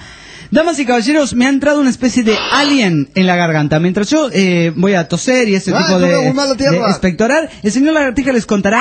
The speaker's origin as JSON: {"language": "Spanish", "region": "Mendoza", "country": "Argentina", "lives_now": "Las Vegas, United States", "said": "Soy de Mendoza, Argentina, y los estoy escuchando desde Las Vegas, Nevada, Estados Unidos."}